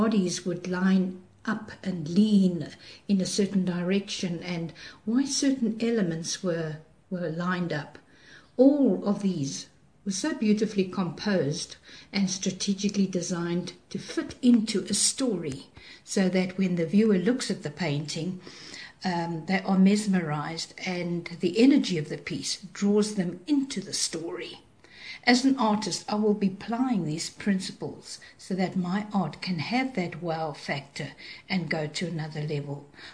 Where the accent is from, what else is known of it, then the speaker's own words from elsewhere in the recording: Gauteng, South Africa; I am from Gauteng in South Africa.